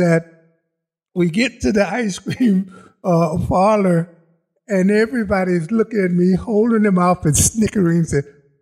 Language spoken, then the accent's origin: English; Chicago, Illinois, United States; I'm from Chicago, and I worked in corrections in Chicago.